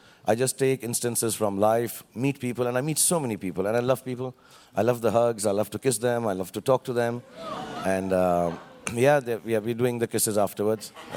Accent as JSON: {"language": "English", "region": "Delhi", "country": "India"}